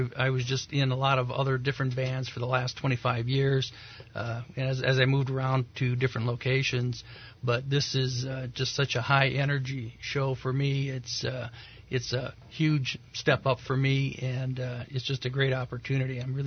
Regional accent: Crown Point, Indiana, United States; also born or lived in Valparaiso; Oh, that's where I grew up. I grew up in Crown Point, Valpo area, right in between

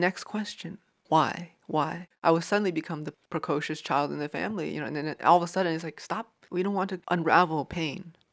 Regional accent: United States; And I think this story, it becomes very integral to me growing up in America

